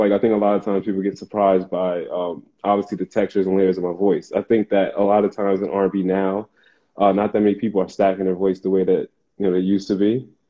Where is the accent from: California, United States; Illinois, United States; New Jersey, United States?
New Jersey, United States; Paterson; Born and raised in Patterson, New Jersey, the heart of the hood.